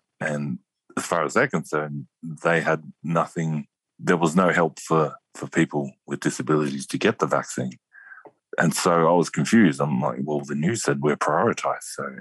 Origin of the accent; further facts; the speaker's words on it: Redfern, New South Wales, Australia; I grew up in Redfern, massive Indigenous population.